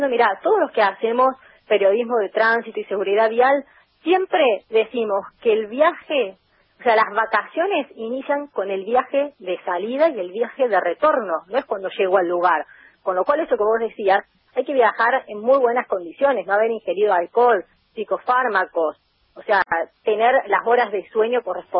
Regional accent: Córdoba, Argentina; Yo también soy cordobesa, compañero.

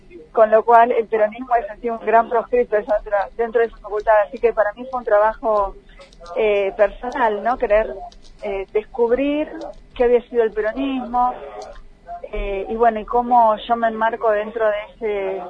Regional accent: Buenos Aires, Argentina; quienes somos de Buenos Aires

